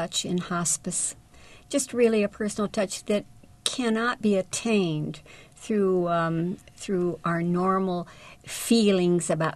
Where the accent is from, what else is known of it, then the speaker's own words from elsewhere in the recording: Springfield, Illinois, United States; I grew up in Springfield, Illinois